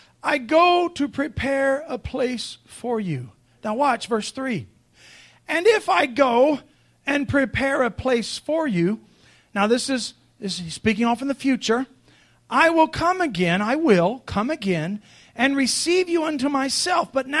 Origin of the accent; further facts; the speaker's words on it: the South, United States; I'm from the South. We expect voluminous amens.